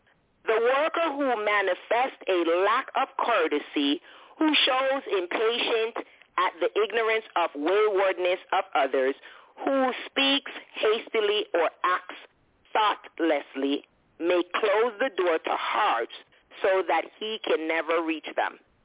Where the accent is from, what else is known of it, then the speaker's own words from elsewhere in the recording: Jamaica; when I was growing up in Jamaica, they have a saying